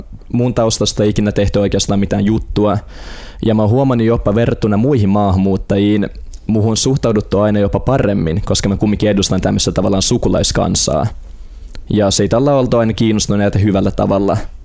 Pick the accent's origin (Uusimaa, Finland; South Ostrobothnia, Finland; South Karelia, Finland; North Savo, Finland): Uusimaa, Finland; Helsinki; asuin lapsuuteni Itä-Helsingissä, ja sehän on tosi tämmöinen monikulttuurinen paikka. Oli tummaihosia, oli arabitaustaisia, oli venäläistaustaisia, inkerisuomalaisia, ihan kaikkia.